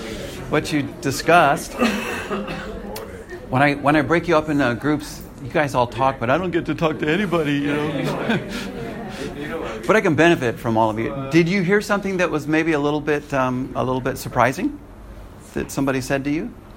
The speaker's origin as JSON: {"language": "English", "country": "United States", "lives_now": "Singapore", "said": "I certainly don't want to adopt all the values that my fellow Americans have."}